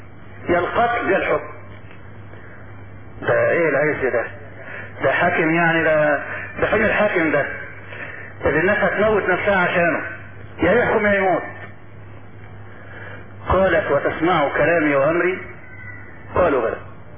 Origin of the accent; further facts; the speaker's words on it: Egypt; لان بلاد السيل عندنا في مصر ما كانت ما كان يعاش فيها ابدا في ايام الفيضانات